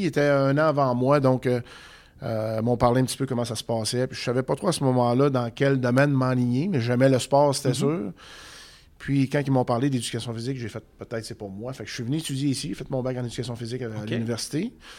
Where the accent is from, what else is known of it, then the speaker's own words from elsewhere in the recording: Les Méchins, Quebec, Canada; je suis natif de la Gaspésie.